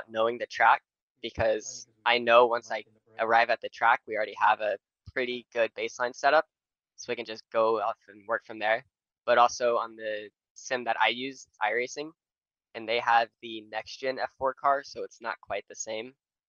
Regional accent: Nashville, Tennessee, United States; Yes, I'm from Nashville, Tennessee.

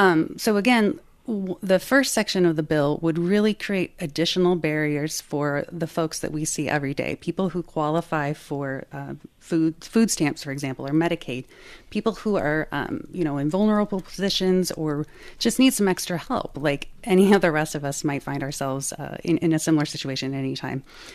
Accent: Iowa, United States; And it has been, like I said, I grew up in Iowa and it has been this way for a long time.

